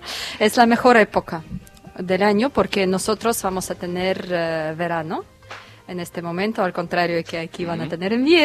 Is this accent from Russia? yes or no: yes; Saint Petersburg, Russia; San Petersburgo es mi ciudad natal, por eso no puedo ser objetiva 100% en esta ocasión.